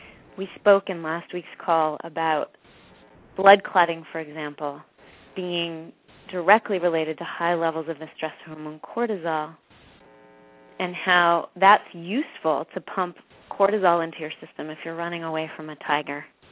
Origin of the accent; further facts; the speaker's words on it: Canada; I'm from Canada as well.